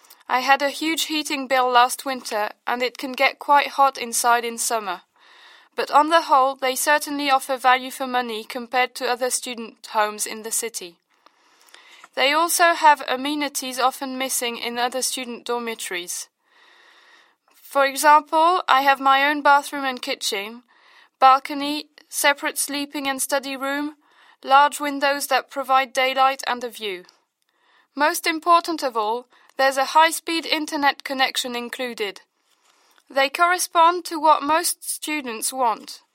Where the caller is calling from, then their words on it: Amsterdam, North Holland, Netherlands; I'm calling you from Amsterdam.